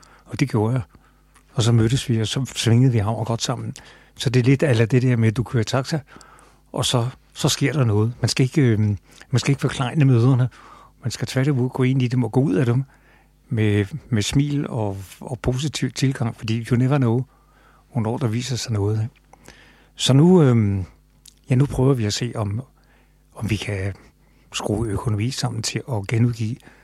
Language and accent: Danish; Copenhagen, Capital Region of Denmark, Denmark; Jeg er fra København